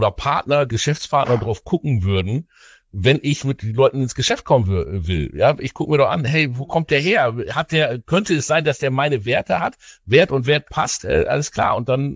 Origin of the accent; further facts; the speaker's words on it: Bremen, Germany; So, jetzt komme ich aus Bremen, ja.